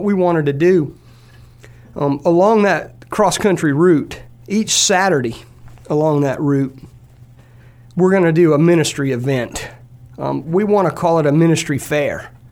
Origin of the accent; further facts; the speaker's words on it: Tampa, Florida, United States; we're from Tampa. Let's do a ministry fair here. This is our home.